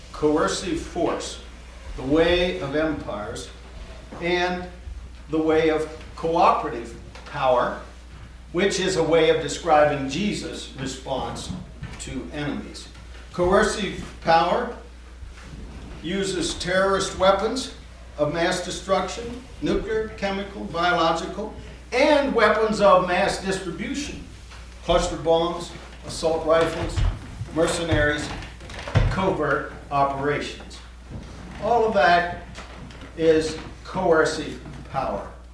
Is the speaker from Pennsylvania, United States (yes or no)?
yes; Akron, Pennsylvania, United States; from Akron, Pennsylvania.